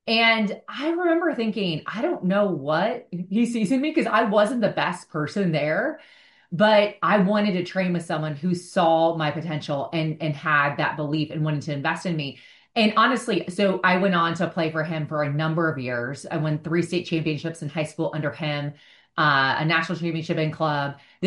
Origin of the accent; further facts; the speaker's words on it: Indiana, United States; So I am from a fairly small town in Indiana. So I grew up Midwest